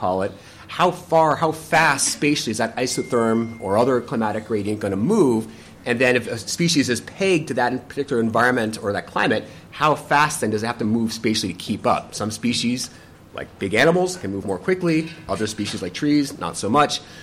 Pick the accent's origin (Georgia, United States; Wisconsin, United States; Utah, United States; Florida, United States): Wisconsin, United States; This is based from my home state of Wisconsin here.